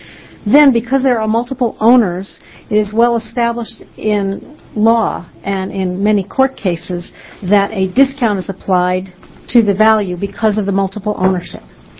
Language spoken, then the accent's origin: English; Brooklyn, New York, United States; born there; And I didn't grow up on a farm. I was born in Brooklyn, actually. But I still love Oregon.